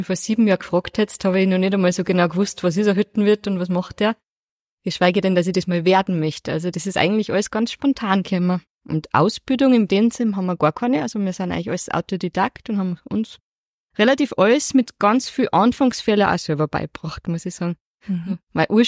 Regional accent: Upper Austria, Austria; wir als Oberösterreicher sind ja dort schon fast Ausländer

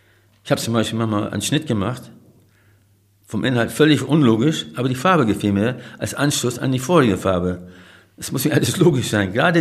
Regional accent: Australia; now in Germany; Ich komme aus Australien, in der Buschwüste. Und als wir nach Deutschland kamen

